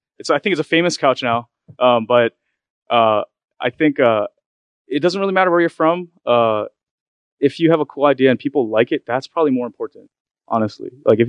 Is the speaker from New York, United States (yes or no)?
no; Hawaii, United States; so I actually I'm born and raised in Hawaii, and I hate to do this to you, but Hawaii doesn't have this kind of vibe.